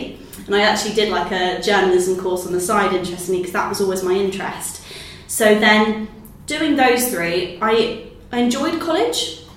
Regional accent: South East England, United Kingdom; Yeah, so I'm from West Sussex, actually, but I know East Sussex so well, you know, Brighton, I'm always in Brighton. But yeah, so I've lived in a town called Haverseth my whole life. For those who don't know, it's a bit of a commuter town. It's in between Brighton and London.

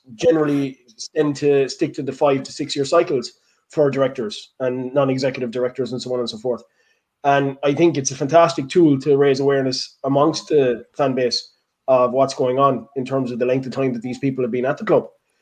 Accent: Ireland; obviously I'm being biased a bit because I'm Irish

